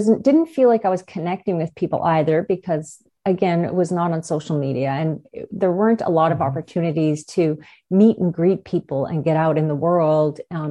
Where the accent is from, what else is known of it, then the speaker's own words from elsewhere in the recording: Newfoundland and Labrador, Canada; We are from Newfoundland, and we were in a small town